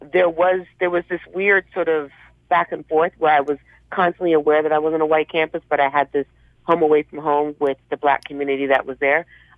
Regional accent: Florida, United States; I grew up in Florida. So when I graduated from high school, I was living in Florida.

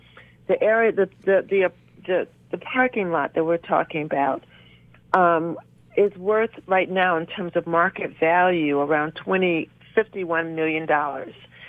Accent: Detroit, Michigan, United States; I'm not from this area. I'm actually from Detroit, Michigan.

